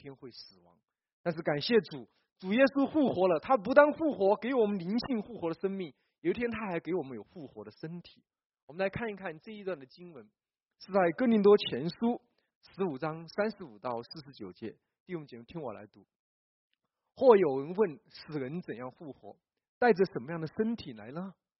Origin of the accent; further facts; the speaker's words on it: China; 似乎我们中国人正在尝试着寻找信仰